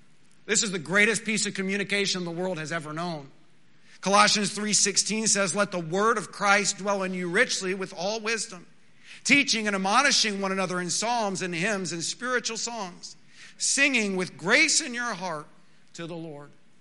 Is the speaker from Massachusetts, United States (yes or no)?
no; Texas, United States; accent: West Texas; I grew up in West Texas, and everyone there has a distinct accent. Now, I've never thought that I had a bad West Texas accent.